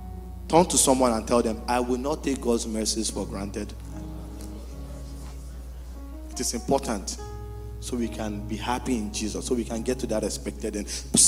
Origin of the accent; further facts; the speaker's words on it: Nigeria; I'm from Nigeria for those that don't know.